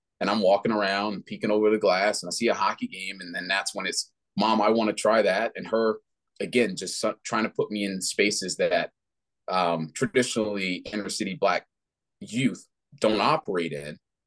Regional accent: Washington, District of Columbia, United States; for a lot of people that grow up in the type of situations that we grew up in Washington, D.C.

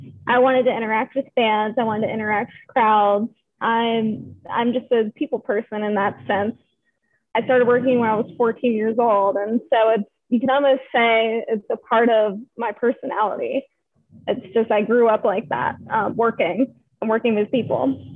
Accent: Maryland, United States; No, we hate the Penguins also. I'm from Maryland, so that's where, I don't even know if I said that. I'm from Maryland. That's why I was a Caps fan.

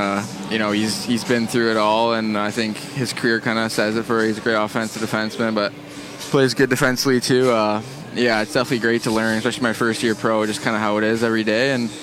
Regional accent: Vancouver, British Columbia, Canada; I mean, growing up in Vancouver, there's definitely not a shortage of hockey, right?

